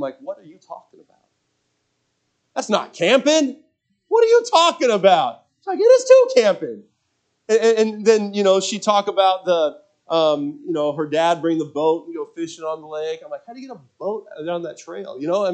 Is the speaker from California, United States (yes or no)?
no; Washington, United States; It's something that I grew up doing often in Washington State and the mountains areas.